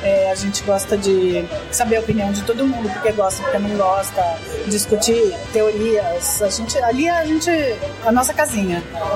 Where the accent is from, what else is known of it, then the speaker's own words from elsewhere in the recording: São Paulo, Brazil; now in Sorocaba, Brazil; A gente é de São Paulo, estamos aqui em Sorocaba fazendo um evento que a gente adora